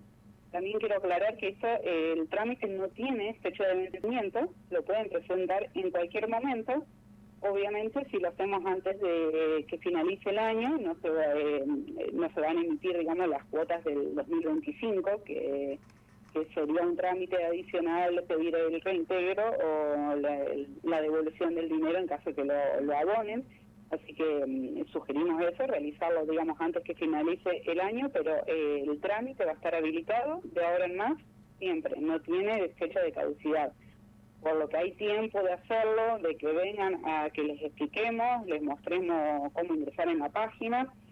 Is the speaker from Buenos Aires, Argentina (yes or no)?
yes; Villa Urquiza, Buenos Aires, Argentina; Sí, yo soy de Urquiza.